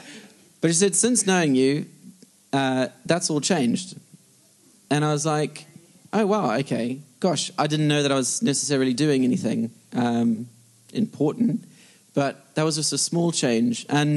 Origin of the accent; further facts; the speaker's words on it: South Africa; moved away as an adult; now in United Kingdom; I'm married to … Been married for 5 years. I'm originally from South Africa.